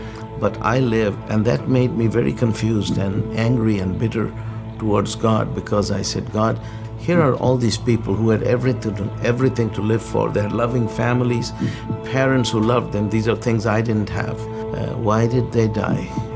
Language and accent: English; Pakistan; Well, I grew up in a Muslim family. I come from a Middle Eastern family, but I grew up in Pakistan. It's a long story how my family ended up there, but that's where I grew up. In a totally Muslim environment, I didn't know of any other religion than Islam.